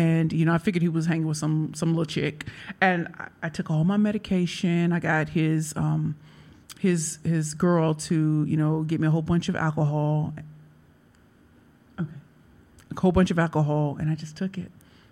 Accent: Missouri, United States; No, I'm from Missouri.

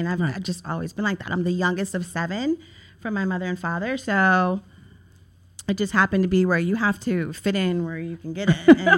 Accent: Cincinnati, Ohio, United States; moved away as an adult; I come from Cincinnati, Ohio. I've been here for about 13 years. I actually moved here to write business plans.

